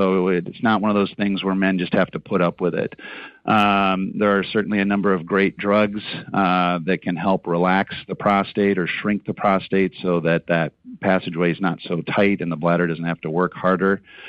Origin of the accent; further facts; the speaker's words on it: Chicago, Illinois, United States; now in Galena, United States; Well, it's one of the main reasons that I come from the Chicago area, is that it really is a unique experience here.